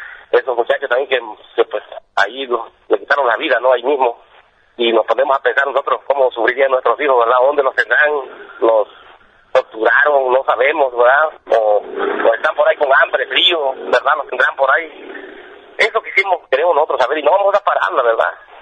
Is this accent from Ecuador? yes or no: no; Mexico; nos corresponde a todos como mexicanos